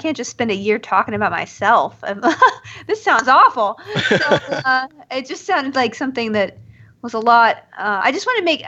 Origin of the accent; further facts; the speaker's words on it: Austin, Texas, United States; a lot because I'm from Austin, so it's a good excuse.